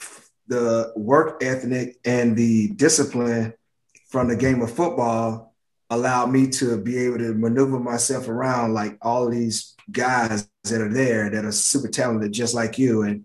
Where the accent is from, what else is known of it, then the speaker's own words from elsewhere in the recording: LaGrange, Georgia, United States; I grew up with a lot of great players from where I grew up in LaGrange, Georgia